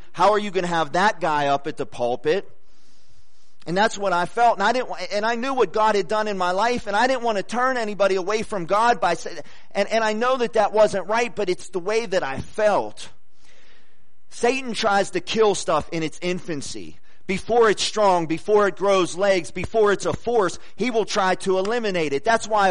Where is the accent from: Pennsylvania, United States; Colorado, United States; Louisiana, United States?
Pennsylvania, United States; Ambridge; And I graduated from Ambridge High School, so that's my hometown.